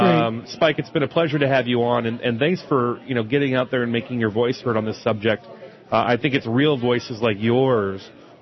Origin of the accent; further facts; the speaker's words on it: California, United States; I mean, I'm from California originally.